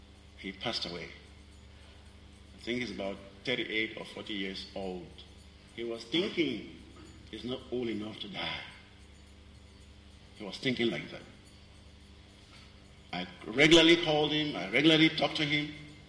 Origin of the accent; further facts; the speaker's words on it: Ghana; I come from Ghana, West Africa.